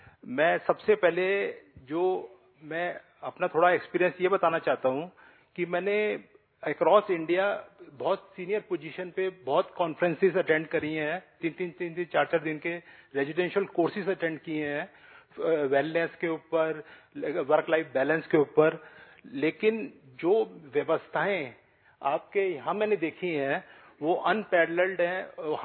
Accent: Delhi, India; दिल्ली से हूँ।

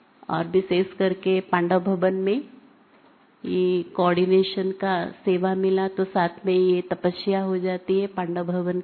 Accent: Odisha, India; now in Balotra, India; वैसे मैं उड़ीसा से हूँ, परंतु बाबा ने यहाँ मधुबन कनेक्शन में बालोत्रा करके एक जगह है, वहाँ पर बाबा ने सेवा में रखा है।

